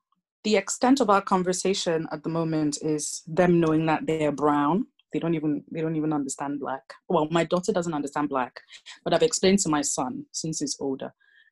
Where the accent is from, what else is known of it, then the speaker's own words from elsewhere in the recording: Nigeria; Being Nigerian, growing up in Nigeria, we didn't have to worry about skin color.